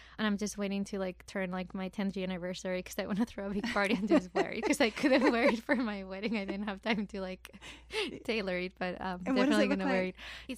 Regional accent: Madrid, Community of Madrid, Spain; English is a second language; So I'm from Spain, from Madrid.

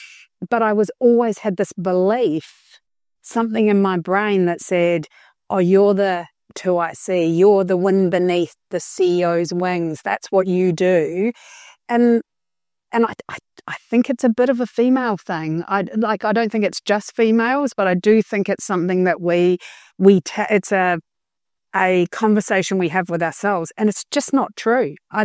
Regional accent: New Zealand; because I'm a Kiwi, so that's what comes out of my mouth. I blame my heritage

